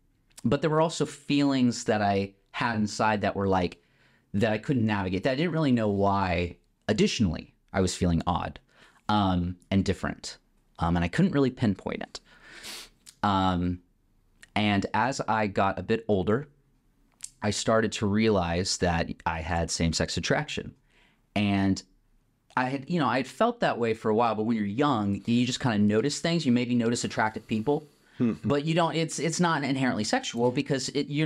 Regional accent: Florida, United States; Gosh, I was raised here in Florida on a little farm, real close to where we're at right now.

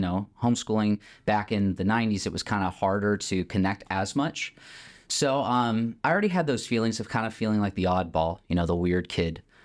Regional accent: Florida, United States; Gosh, I was raised here in Florida on a little farm, real close to where we're at right now.

